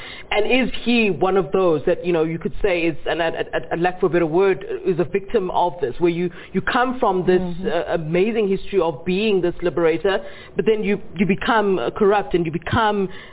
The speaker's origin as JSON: {"language": "English", "country": "South Africa", "said": "You talk about this poverty that even shocked you as a South African."}